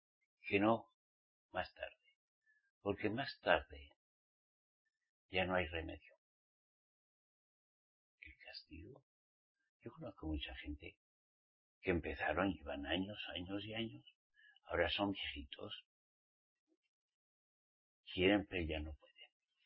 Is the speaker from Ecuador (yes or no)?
no; Spain; Aquí, en mi país, en España, hay un dicho